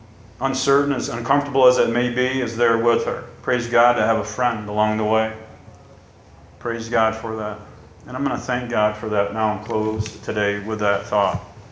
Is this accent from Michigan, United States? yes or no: no; Owego, New York, United States; It's almost like a dream to me when I return back to the place where I grew up in Owego, New York.